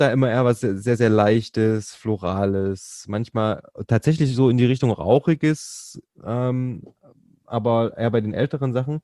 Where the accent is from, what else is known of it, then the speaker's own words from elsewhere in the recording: Thuringia, Germany; als ich klein war, war es wirklich so kurz nach der Wiedervereinigung, bei uns in Thüringen haben wir uns tatsächlich, weiß nicht, Mitte der 90er, immer getroffen